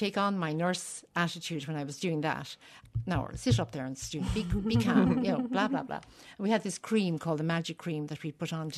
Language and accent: English; Newbridge, Leinster, Ireland; No. I grew up in Newbridge and in the town of Newbridge. And then my parents had a business there. And there were 6 of us in the family. And I was number 3.